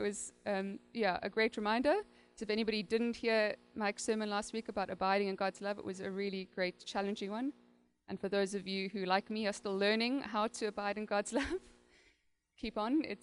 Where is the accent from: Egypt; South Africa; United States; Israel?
South Africa; I'm, as Kev said, I'm from South Africa. I've born and raised there in South Africa, and yeah, I've been here since, what is it, September last year